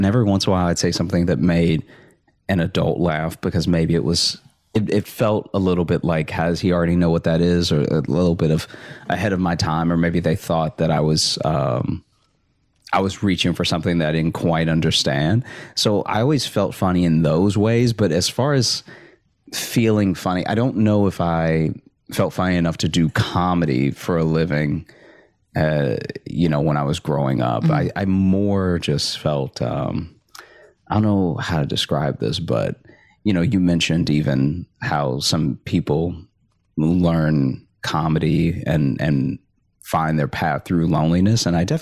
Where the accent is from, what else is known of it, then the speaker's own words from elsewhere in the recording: Alexandria, Louisiana, United States; The first thing on people's, you know, tongues whenever you mention Louisiana is New Orleans, but I grew up in Alexandria, so it is much less exciting